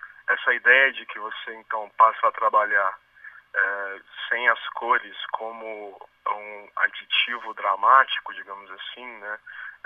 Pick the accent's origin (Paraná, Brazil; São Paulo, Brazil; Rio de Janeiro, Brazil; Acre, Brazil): Rio de Janeiro, Brazil; now in Vitória, Brazil; Nós não somos daqui, o Vitor é de Minas, eu sou do Rio, a gente veio para cá para estudar na UFES